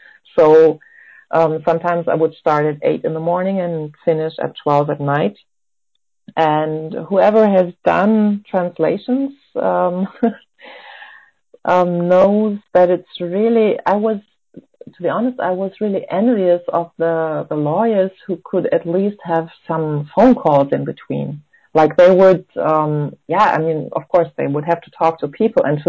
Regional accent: Germany; English is a second language; I come from Germany, from West Germany

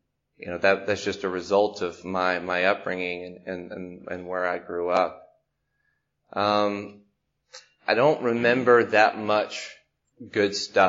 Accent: Macon, Georgia, United States; born there; I was born in Macon, Georgia in 1980.

